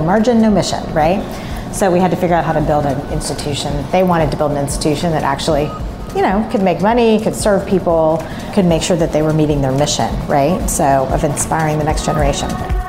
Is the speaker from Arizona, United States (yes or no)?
no; Dallas, Texas, United States; I grew up in Dallas. My father was at the medical school here